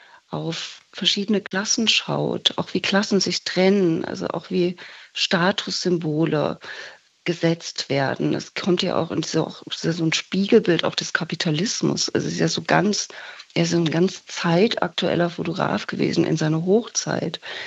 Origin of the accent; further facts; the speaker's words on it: Meissen, Saxony, Germany; also ich komme ja in der Nähe von Dresden, aus Meißen